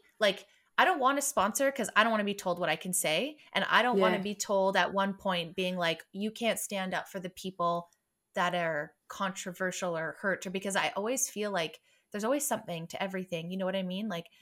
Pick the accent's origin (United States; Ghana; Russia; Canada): Canada; I'm like, well, we're Canadian, so Spotify does not pay us.